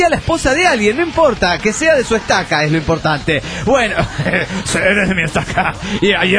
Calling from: Cancún, Quintana Roo, Mexico; de Cancún, Quintana Roo, México.

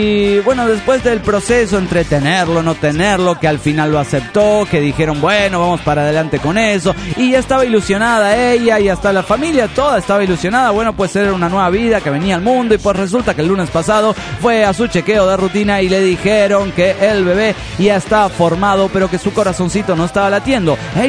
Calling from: Monterrey, Nuevo León, Mexico; de Monterrey, Nuevo León, México.

